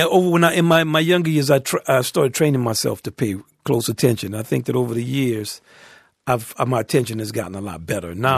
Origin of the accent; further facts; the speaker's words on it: New Orleans, Louisiana, United States; now in New York, United States; Well, since I'm from New Orleans, yeah